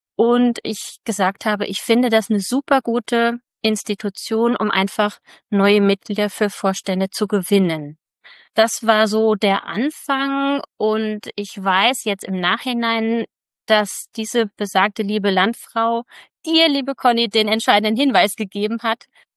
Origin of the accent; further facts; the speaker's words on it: Bad Berleburg, North Rhine-Westphalia, Germany; Ich komme aus Bad Berleburg. Das liegt im Kreis Siegen-Wittgenstein. Und dieser Rum wiederum liegt im südlichsten Zipfel des gesamten Westfälisch-Lippischen Landfrauengebietes. Ich bin verheiratet, bin 47 Jahre alt